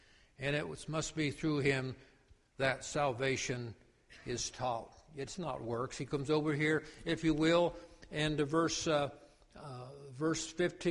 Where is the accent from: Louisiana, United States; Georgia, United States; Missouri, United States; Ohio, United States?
Ohio, United States; I'm from Ohio. We have problems at times. Although I'm still learning a Southern.